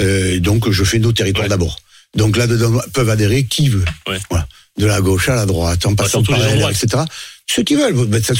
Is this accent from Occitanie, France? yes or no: no; Provence-Alpes-Côte d'Azur, France; Nous, on est Provence, les Alpes et Côte d'Azur. Mais pour autant, je suis français. Fondamentalement français